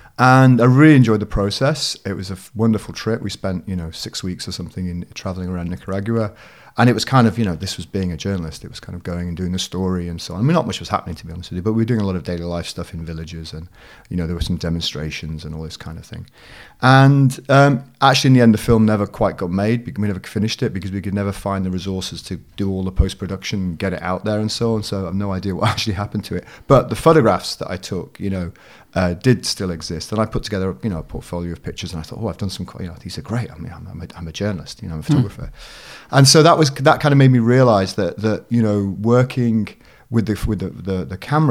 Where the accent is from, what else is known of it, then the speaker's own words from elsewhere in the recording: Liverpool, North West England, United Kingdom; I grew up in Liverpool and went to a Catholic boys' grammar school, Christian Brothers, when I was up until the age of 16.